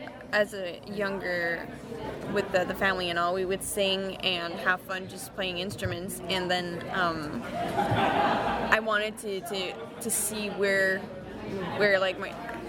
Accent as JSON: {"language": "English", "town": "Greenfield Park", "region": "Quebec", "country": "Canada", "tie": "born there", "lives_now": "Saint-Jérôme, Canada", "said": "I was born in Greenfield Park, so it's a lot. It's close to Montreal, and then I moved a lot as a kid, and now we're a lot more north, so more in the country side of it."}